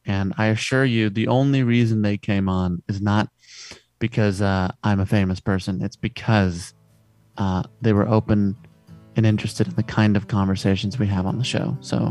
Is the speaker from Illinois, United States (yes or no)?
yes; Chicago, Illinois, United States; You know, I come from Chicago